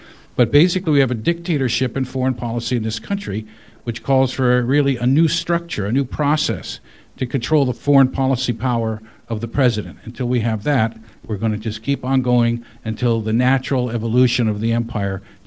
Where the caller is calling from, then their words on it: Santa Monica, California, United States; from Santa Monica.